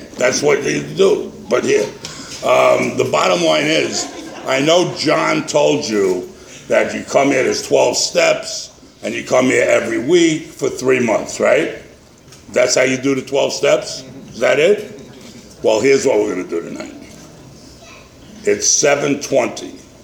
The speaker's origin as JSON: {"language": "English", "region": "New York", "country": "United States", "said": "Because in case you have a hearing problem, I'm from New York."}